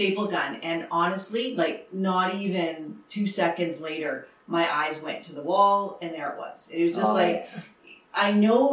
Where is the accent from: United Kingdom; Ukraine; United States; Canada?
Canada; Winnipeg, Manitoba; I'm from Winnipeg, so born and raised Manitoban. Both of my parents grew up. I've had the luxury of my life of being a farm girl and a city girl.